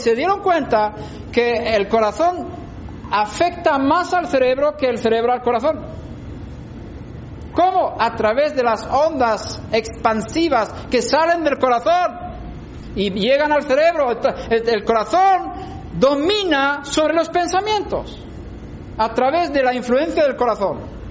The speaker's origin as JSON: {"language": "Spanish", "country": "Sweden", "tie": "born there", "also_born_or_lived": "United States", "second_language": "Spanish", "said": "en Suecia, donde yo nací"}